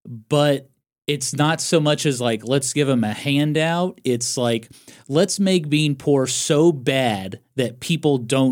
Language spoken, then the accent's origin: English; Scotland, United Kingdom; When I was growing up in Scotland